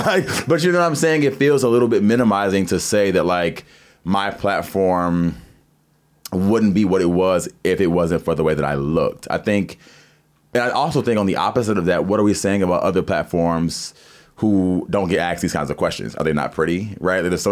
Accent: the South, United States; because I grew up in the South. I was darker skinned comparison to the people in my school system

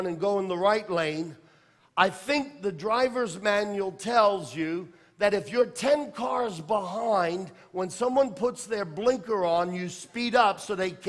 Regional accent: New York, United States; now in Florida, United States; I'm a New Yorker. I wear my passion on my sleeve.

